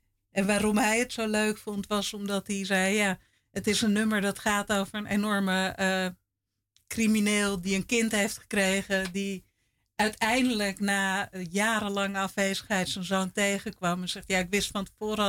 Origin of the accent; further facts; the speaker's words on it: Amsterdam, North Holland, Netherlands; Nou woonde ik op waarvan mensen nu zeggen, oh, maar dat is de Goudkust van Noord.